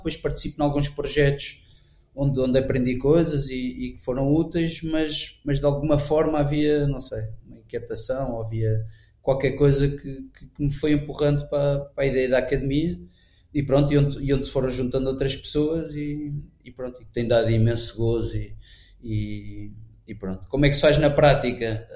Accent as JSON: {"language": "Portuguese", "region": "Lisbon", "country": "Portugal", "tie": "born or raised there", "said": "sou casado, tenho 3 filhos, português, cristão, nascido e cresci em Lisboa."}